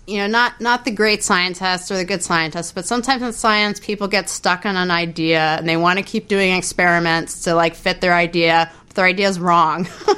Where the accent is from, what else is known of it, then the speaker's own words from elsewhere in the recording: San Francisco, California, United States; growing up in San Francisco, I was exposed to art and science.